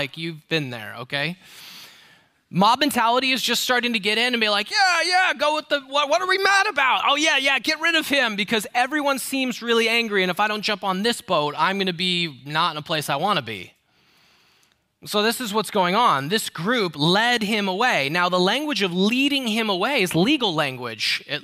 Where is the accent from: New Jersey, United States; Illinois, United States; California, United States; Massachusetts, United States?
California, United States; Now, I have to excuse me for being a Californian